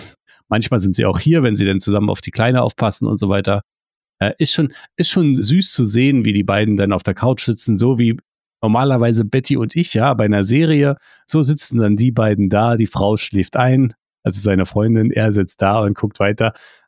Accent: Berlin, Germany; Also, ah, wir kommen aus Berlin. Für uns ist überall die Spree.

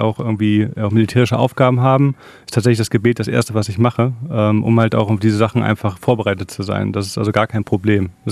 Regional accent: Braunschweig, Lower Saxony, Germany; komme gebürtig aus der Jugendarbeit, aus dem C4JM, bin in Braunschweig aufgewachsen.

